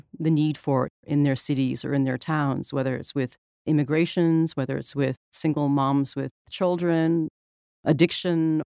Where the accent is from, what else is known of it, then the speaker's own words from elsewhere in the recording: Vermont, United States; also born or lived in Ireland; now in Oakland, United States; I'm from Vermont. We've lived in Ireland. We lived in Vermont. We decided to try living in the Bay Area in California on this intentional community called Canticle Farm. It's in the Fruitvale section of Oakland.